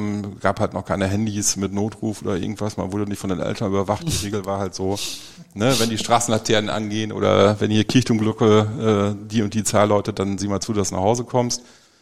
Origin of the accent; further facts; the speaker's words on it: Münster, North Rhine-Westphalia, Germany; ich bin in Münster geboren. Aufgewachsen in einem kleinen Vorort von Münster, also wirklich ländlichen Dorf. Sprakel heißt der Stadtteil, hatte zu der Zeit, ich glaube, irgendwie gerade mal 2000 Einwohner. Bin da behütet aufgewachsen, war eine kleine Dorfgemeinschaft.